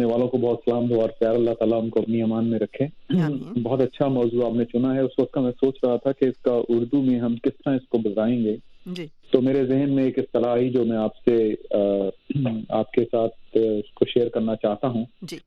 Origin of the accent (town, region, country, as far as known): Pakistan; now in Buffalo, United States